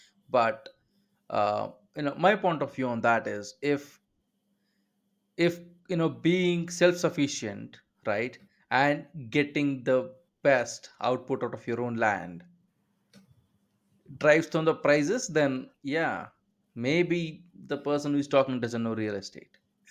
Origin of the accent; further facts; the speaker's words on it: India; India, because that's where I'm from, although, you know, I talk a lot of American nonsense, but, you know, I'm still Indian.